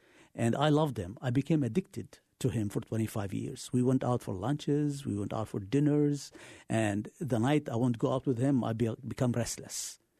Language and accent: English; Beirut, Beirut Governorate, Lebanon; And I came from Lebanon. I was born in Lebanon, in Beirut, Lebanon.